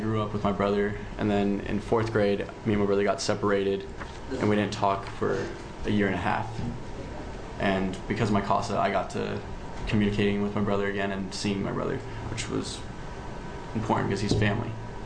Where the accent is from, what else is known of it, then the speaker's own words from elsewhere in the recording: United States; now in Newburgh, United States; I'm from Lincoln County, and I live in Newburgh now.